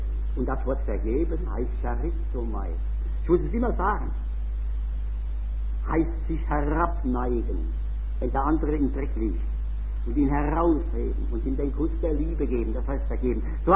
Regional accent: Rhineland-Palatinate, Germany; now in Nuremberg, Germany; Aber das gibt es ja auch hier in Nürnberg. Bei uns in der Pfalz habe ich das oft erlebt.

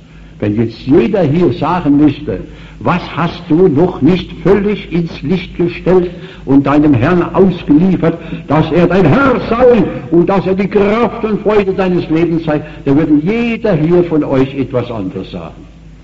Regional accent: Worms, Rhineland-Palatinate, Germany; In meiner Heimat in Worms, wo ich wohne, seit 1901 wohne ich dort in meinem Häuslein.

